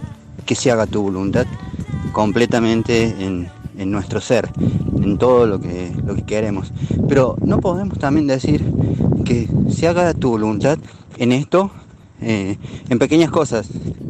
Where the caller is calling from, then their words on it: Río Segundo, Córdoba, Argentina; de Río Segundo.